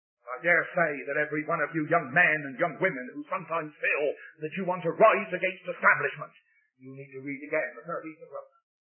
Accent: England, United Kingdom; But, you know, I'm always sort of boasting in the fact that I'm an Englishman.

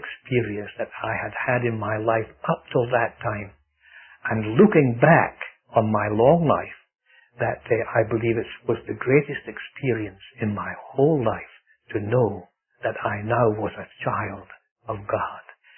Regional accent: Scotland, United Kingdom; born there; It is true, I was born in Scotland, and in a matter of speaking, I'm proud

